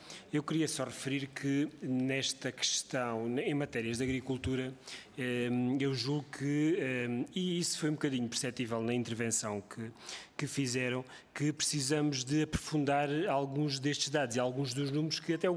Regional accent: Beja, Portugal; do distrito onde eu venho, de Beja

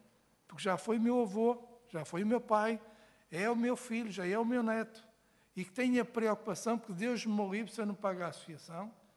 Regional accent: Norte, Portugal; que sou do Norte

